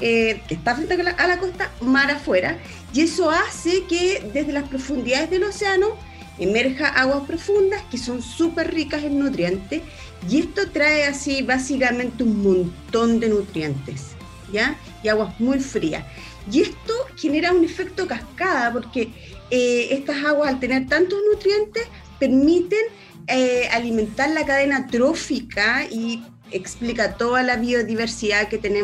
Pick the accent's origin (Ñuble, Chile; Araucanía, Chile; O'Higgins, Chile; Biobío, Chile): Biobío, Chile; Talcahuano; Grande Talcahuano, soy de Talcahuano.